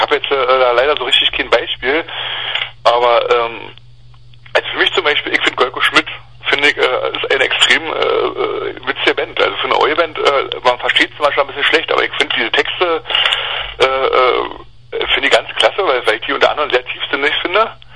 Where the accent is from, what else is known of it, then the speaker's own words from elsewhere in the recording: eastern Germany, Germany; dass man so als Ossi immer irgendwie sowas hat, wo man sich dran festhält oder so.